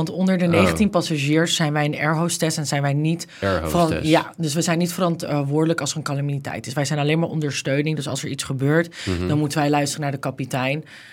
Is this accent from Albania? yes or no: no; Amsterdam, North Holland, Netherlands; ik kom uit Amsterdam.